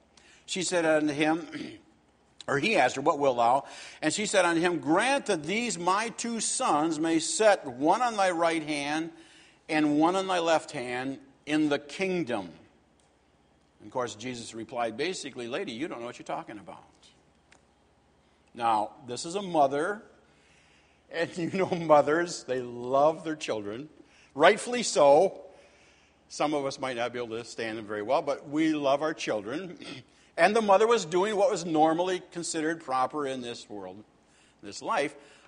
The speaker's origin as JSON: {"language": "English", "region": "the South", "country": "United States", "said": "You notice I say wash because I was from the South, a family."}